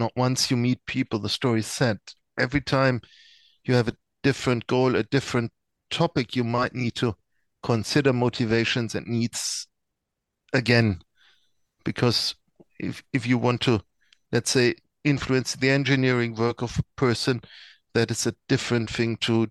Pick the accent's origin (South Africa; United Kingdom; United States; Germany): Germany; English is a second language; So I'm from Germany, that's not what I'm used to.